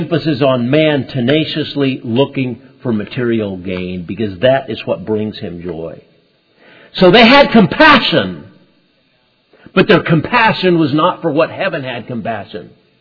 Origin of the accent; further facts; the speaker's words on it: Honduras; So I grew up in Honduras, and I love soccer. I grew up playing soccer.